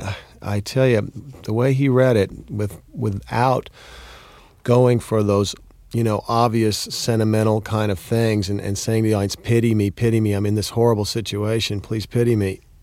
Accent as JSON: {"language": "English", "town": "Fort Worth", "region": "Texas", "country": "United States", "tie": "born or raised there", "said": "I'm very close to my dad. I was raised in Fort Worth, Texas, and I come from a family of four kids."}